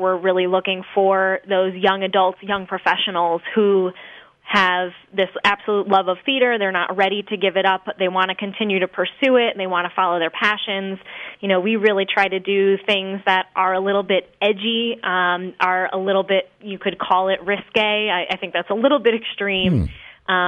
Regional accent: Cheshire, Connecticut, United States; So I grew up in Cheshire, Connecticut, and ultimately kind of headed back that way after college.

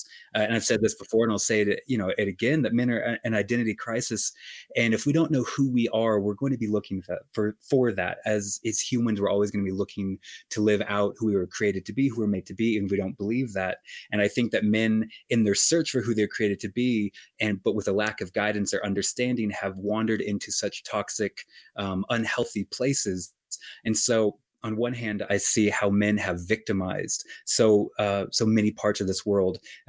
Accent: Colorado, United States; also born or lived in New York / Los Angeles; I live from New York to LA, and I often go to my hometown in Colorado.

